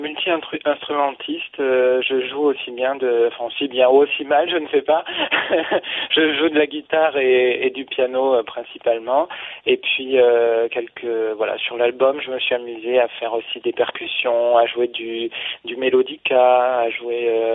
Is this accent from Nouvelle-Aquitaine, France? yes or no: no; Occitanie, France; Alors moi, je suis de la région toulousaine. J'habite un petit village. Enfin, j'ai habité un petit village dans les alentours de Toulouse, voilà.